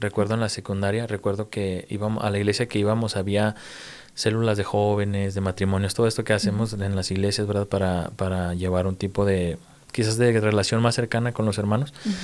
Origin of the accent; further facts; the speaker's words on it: Ciudad Juárez, Chihuahua, Mexico; Soy de Ciudad Juárez, Chihuahua, de México, obviamente. Uh-huh. Soy de diciembre y... pues sí, vengo de Ciudad Juárez, de una de las ciudades más bonitas.